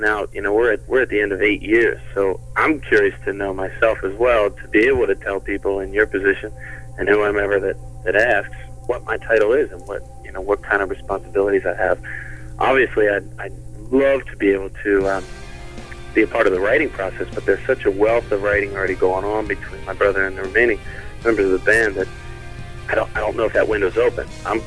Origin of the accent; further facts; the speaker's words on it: York, Pennsylvania, United States; also born or lived in Los Angeles; now in Lancaster, United States; But the truth of the matter is, if I could say I'm from York, Pennsylvania, that would be true. And I've been writing songs since I was about 12.